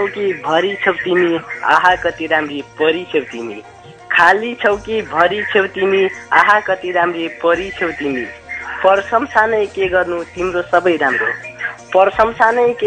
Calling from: Ghorahi, Lumbini Province, Nepal; दाङ घोराईदेखि हो

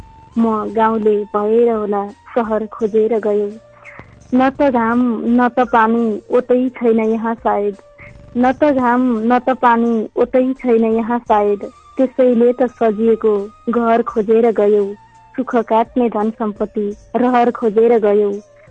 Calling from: Darjeeling, West Bengal, India; Darjeeling बजारबाटै

